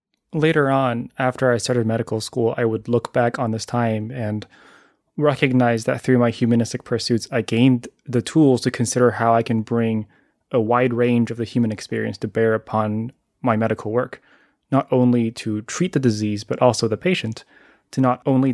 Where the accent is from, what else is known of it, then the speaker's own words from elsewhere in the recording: Taiwan; I grew up in Taiwan as a third culture kid, having been really fortunate to receive a mixed Mandarin and English language education.